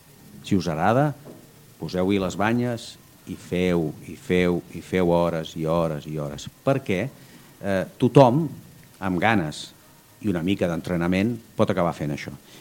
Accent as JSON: {"language": "Catalan", "town": "Igualada", "region": "Catalonia", "country": "Spain", "said": "Jo vaig començar a fer ràdio a Igualada. Jo sóc d'Igualada."}